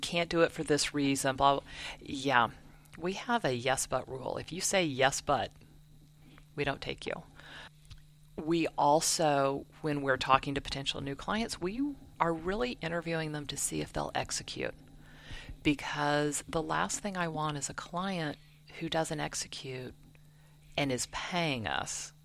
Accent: Colorado, United States; So I spent a lot of time growing up in Colorado and actually lived there for a while.

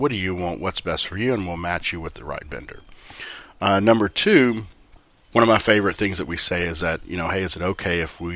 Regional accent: Port Arthur, Texas, United States; So I grew up in Port Arthur, Texas, came up to college in Denton and attended the University of North Texas.

